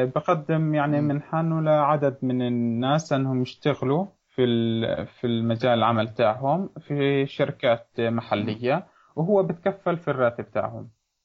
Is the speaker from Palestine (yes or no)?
yes; Gaza Strip, Palestine; لأنه السوق اللي عندنا في غزة ما بتقدر تبني عليه